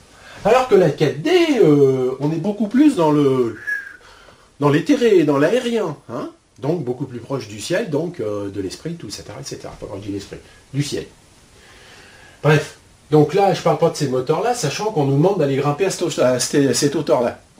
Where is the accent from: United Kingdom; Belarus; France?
United Kingdom; England; Alors moi je suis anglais